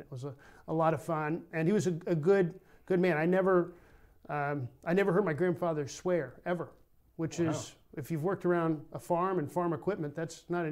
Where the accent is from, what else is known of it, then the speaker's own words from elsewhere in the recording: Strafford, Missouri, United States; born there; But I was born in Stratford, Missouri, right in the northeast part of Greene County.